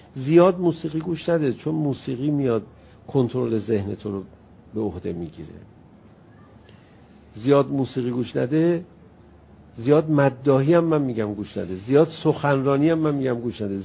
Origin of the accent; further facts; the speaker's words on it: Iran; به هم برخورد به عنوان یه ایرانی، گفتم من به عنوان یه ایرانی اینو حذف کنم